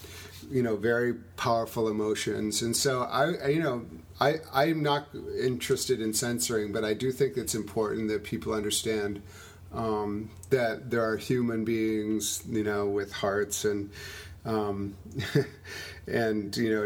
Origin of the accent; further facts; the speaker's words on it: Madison, Wisconsin, United States; it informs a lot that I grew up in Madison, Wisconsin.